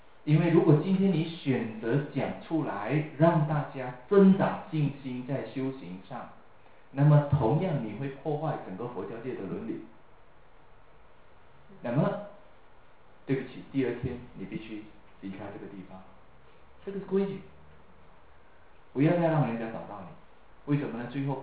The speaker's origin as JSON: {"language": "Chinese", "country": "China", "said": "跟我们中国，现在我们中国人就是一夫一妻制，对不对？"}